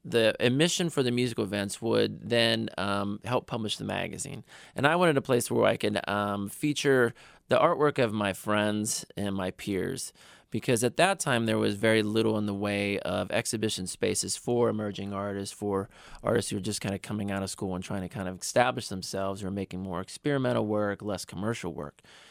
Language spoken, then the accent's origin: English; West Virginia, United States; I came from West Virginia, which is like very green and hilly and rural.